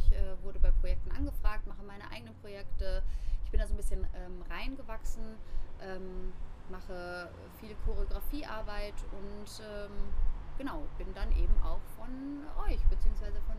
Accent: Bad Salzuflen, North Rhine-Westphalia, Germany; now in Kassel, Germany; ich komme gebürtig aus Bad Salzuflen, ist ja fast um die Ecke, wohne jetzt in Kassel.

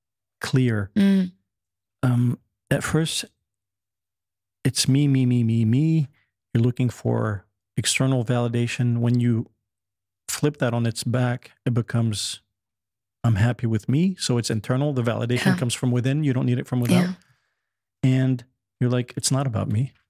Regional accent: France; also born or lived in United States; I grew up in France. I lived in the States. So Paris is home for me.

